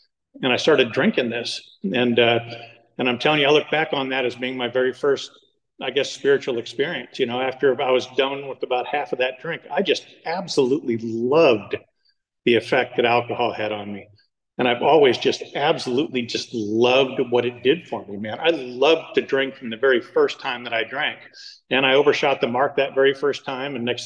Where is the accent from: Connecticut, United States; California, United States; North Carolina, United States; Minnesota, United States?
California, United States; Yorba Linda; And so growing up in Yorba Linda, you know, we had, it seemed like everybody on the street